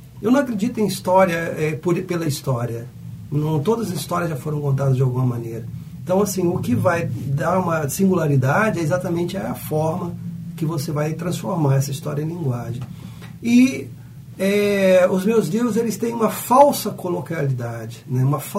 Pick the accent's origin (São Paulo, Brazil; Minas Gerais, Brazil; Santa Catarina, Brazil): Minas Gerais, Brazil; Cataguases; Cataguases, a minha cidade natal